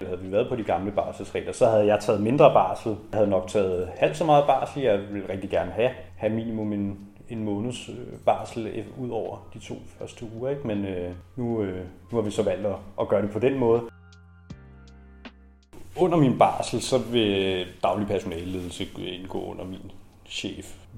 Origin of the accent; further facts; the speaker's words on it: Hvidovre, Capital Region of Denmark, Denmark; now in Hillerød, Denmark; Jeg kommer selv fra Hvidovre, så det er mig, der er tilpælen op og flyttet til det nordlige Sjælland i stedet for.